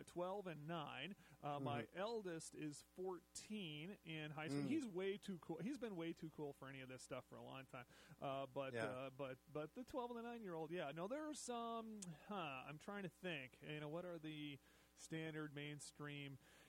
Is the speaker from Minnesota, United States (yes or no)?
yes; Minnesota, United States; this is just how I remember Halloween from when I was growing up in Minnesota.